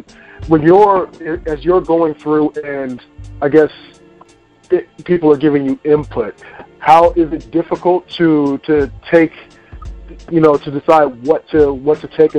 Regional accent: Victorville, California, United States; so I'm from Cali myself. I'm from, well, you're from a bigger city than me. I grew up in a little town called Victorville.

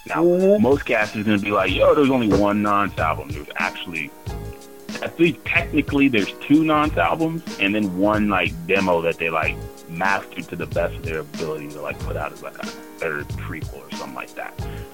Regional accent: Los Angeles, California, United States; because look, man, I grew up on Crenshaw's Fossil.

